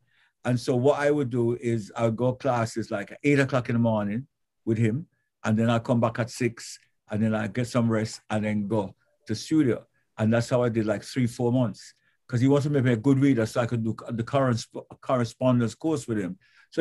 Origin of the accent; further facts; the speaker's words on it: England, United Kingdom; born there; born in England like myself.